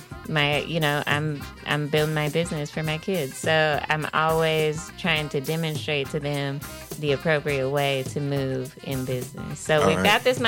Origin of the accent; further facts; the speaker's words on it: Peoria, Illinois, United States; I'm from Peoria, but, you know, we're all Central Illinois. Mm-hmm. We're all kind of connected here.